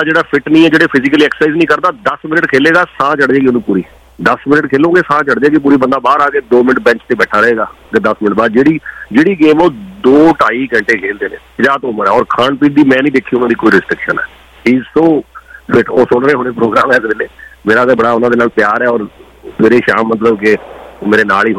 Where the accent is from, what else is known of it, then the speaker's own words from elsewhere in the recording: Bham, Punjab, India; ਸਾਡਾ ਪਿੰਡ ਭਾਮ ਹੈ ਜੇ ਮੈਨੂੰ ਭਾਮ ਦੀ ਕੋਈ ਯਾਦ ਹੈਗੀ ਆ ਸਭ ਤੋਂ ਸਟਰੋਂਗ ਯਾਦ ਹੈ ਛੋਟੇ ਹੁੰਦੇ ਦੀ